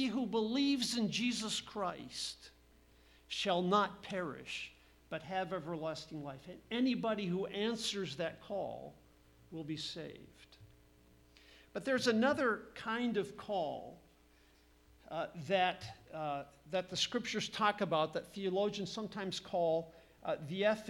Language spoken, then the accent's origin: English; Nebraska, United States; born there; Same thing with my Cornhuskers. I was born in Nebraska.